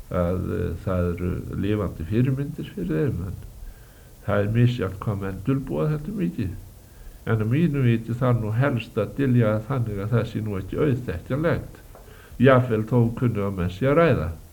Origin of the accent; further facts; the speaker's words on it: Kálfanes, Westfjords, Iceland; Hann bjó þegar ég var drengur að alast upp í Kálfanesi á árum frá 1906 til 1911.